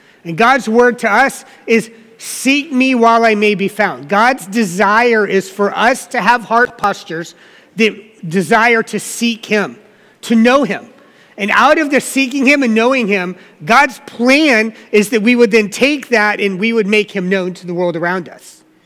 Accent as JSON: {"language": "English", "region": "the South", "country": "United States", "tie": "born or raised there", "said": "I grew up in the South."}